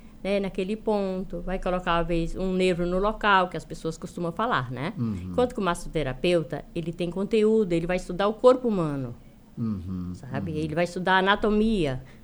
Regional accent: Minas Gerais, Brazil; accent: Minas Gerais; now in Cocal do Sul, Brazil; Então, eu sou mineira, residente em Cocal há mais de 20 anos.

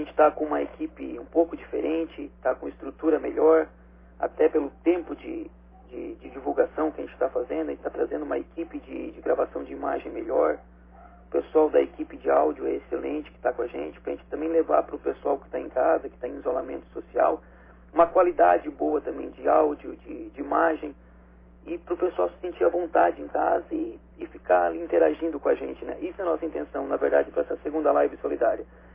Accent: Cocal do Sul, Santa Catarina, Brazil; Sou natural de Cocal do Sul, vizinho aí de Uruçanga.

